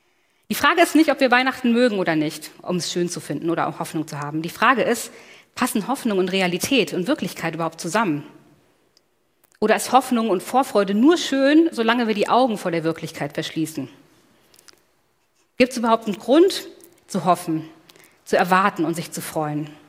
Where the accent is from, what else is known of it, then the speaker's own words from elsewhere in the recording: Germany; ich bin als Kind in der Eifel aufgewachsen, ein bisschen kälter als Berlin.